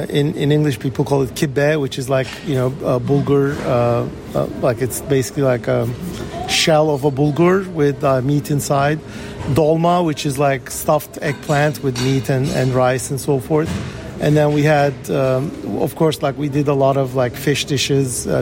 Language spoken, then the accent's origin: English; Istanbul, Turkey; I grew up in Istanbul, Turkey, from a family that came from southeastern Turkey, which is my mother's side, and my father's side came from the western side near the Greek side.